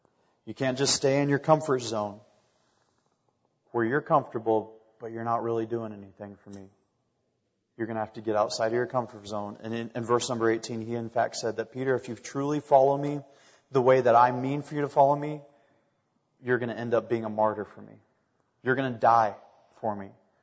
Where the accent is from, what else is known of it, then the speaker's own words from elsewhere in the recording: Sri Lanka; moved away; There was a time growing up in Sri Lanka during a teenager that I had the opportunity to play the sport of rugby.